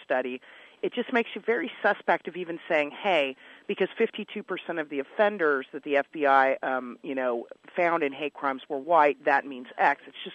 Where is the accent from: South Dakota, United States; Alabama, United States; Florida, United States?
Alabama, United States; You've got my home state here of Alabama that reported one hate crime last year for a population of over 4 million people.